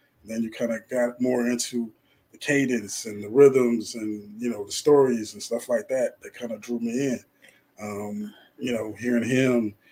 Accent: United States; also born or lived in Trenton; Well, you know, I've been here in the Ville most of my life.

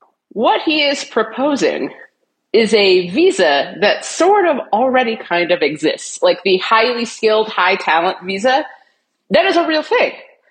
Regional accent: Ohio, United States; I grew up in Ohio. In the 90s, I would have, that was not what we had.

